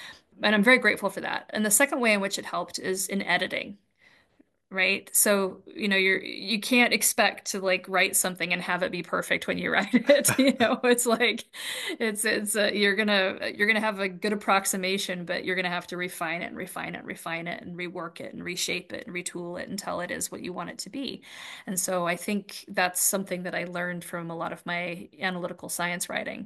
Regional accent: United States; I would definitely be unsafe as an American, you know, as a foreigner walking around.

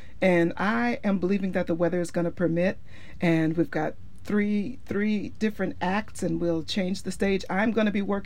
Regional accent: Midwest, United States; now in Portland, United States; And I came from the Midwest and he came from the Northwest, and we met here in Portland.

